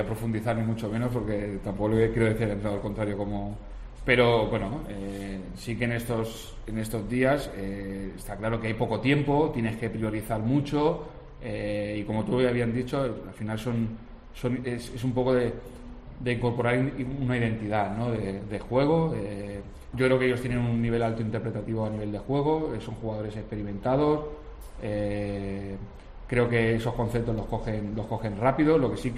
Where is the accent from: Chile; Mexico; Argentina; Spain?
Spain; Catalonia; Yo que soy de allí, de Cataluña